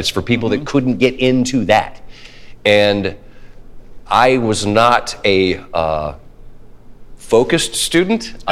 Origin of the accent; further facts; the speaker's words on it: Maryland, United States; the Maryland Terrapins. I loved the Redskins. Yeah. I loved the Orioles. I remain fiercely loyal to my hometown teams.